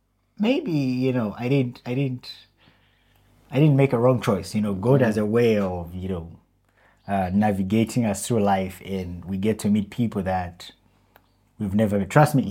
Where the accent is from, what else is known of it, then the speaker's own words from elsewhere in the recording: Zambia; because in Zambia we don't have.